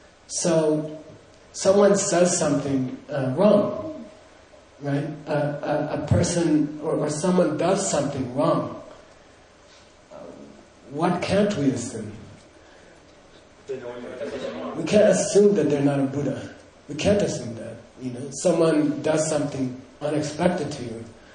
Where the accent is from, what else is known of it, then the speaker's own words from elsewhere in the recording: United States; I'm American, I speak English, you know?